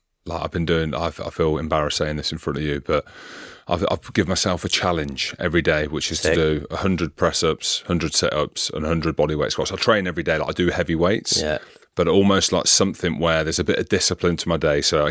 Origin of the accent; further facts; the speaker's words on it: Coventry, West Midlands, United Kingdom; I grew up in Coventry in the Midlands.